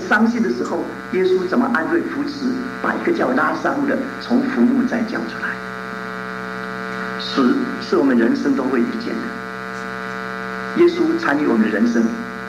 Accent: Taiwan; 我是从台湾来的背景

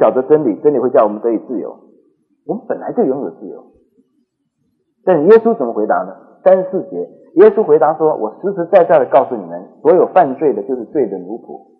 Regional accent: China; 因为我们中国人的传统文化或者说儒家的思想告诉我们是人性本善

